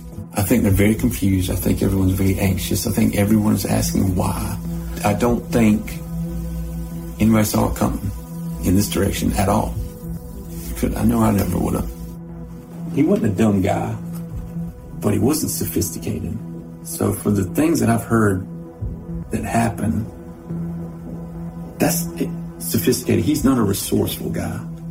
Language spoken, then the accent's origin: English; Irwin County, Georgia, United States; I grew up in Irwin County since the second grade.